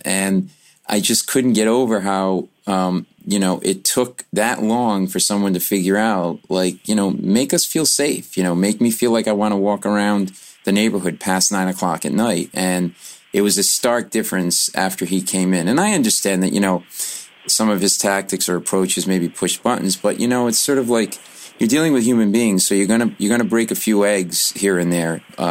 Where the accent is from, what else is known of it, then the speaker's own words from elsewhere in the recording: Rhode Island, United States; you know, my wife and I grew up in Rhode Island, up in New England.